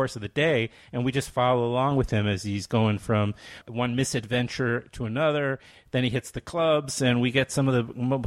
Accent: Queens, New York, United States; I was then living in Brooklyn, and because I grew up in Queens, but I moved to Brooklyn, my first apartment

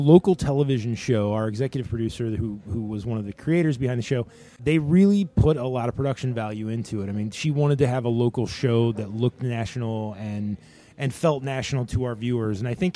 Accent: Indiana, United States; And, you know, I'm from Northern Indiana, and my parents would love for it to come to like South Bend

